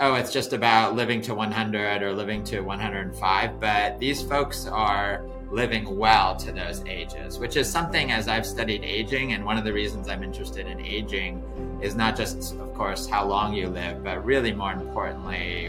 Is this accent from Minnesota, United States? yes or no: no; Washington, United States; So I grew up in Washington State, and I spent a lot of time in sort of rural areas.